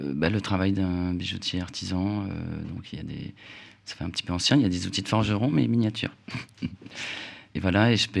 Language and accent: French; Corsica, France; Ça, c'est quelque chose que j'ai toujours fait depuis toute petite, fin fond de la Corse. J'ai grandi en Corse, donc dans les petits cailloux, les petites fougères, etc.